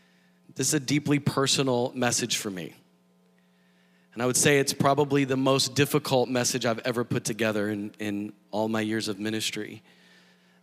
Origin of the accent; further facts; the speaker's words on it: Texas, United States; I grew up east of Dallas and was driving back down to Waco and down to Austin